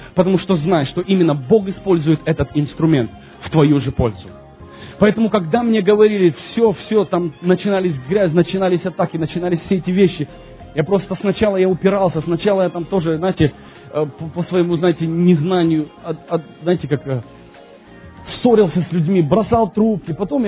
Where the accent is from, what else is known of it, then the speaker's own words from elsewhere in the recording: Ukraine; Боже мой, я с Украины, поэтому прошу прощения.